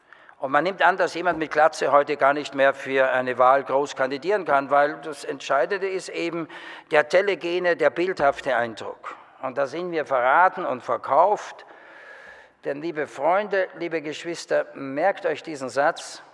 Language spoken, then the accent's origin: German; Vienna, Austria; now in Germany; Zu meiner eigenen Biografie, ich bin Wiener, verheiratet mit einer Schweizerin, wohne in Deutschland